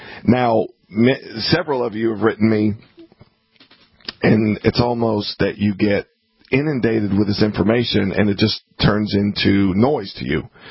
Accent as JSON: {"language": "English", "region": "the South", "country": "United States", "tie": "born or raised there", "said": "Yeah, I grew up in the South. I know what the South was about, the Confederacy."}